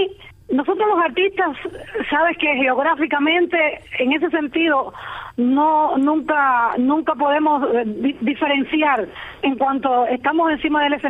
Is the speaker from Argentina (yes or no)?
no; Cuba; Yo vine como estrella de Cuba a la gala principal de este evento